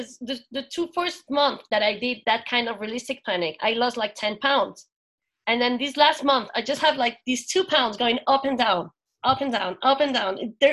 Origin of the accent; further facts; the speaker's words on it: Madrid, Community of Madrid, Spain; English is a second language; I'm from Spain. From Madrid.